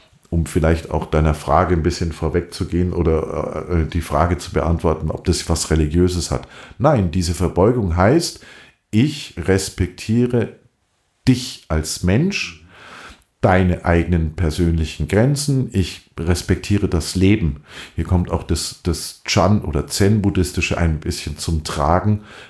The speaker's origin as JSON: {"language": "German", "country": "Germany", "said": "Bei uns in Deutschland, eins der höchsten Güter, die wir haben, ist Brot."}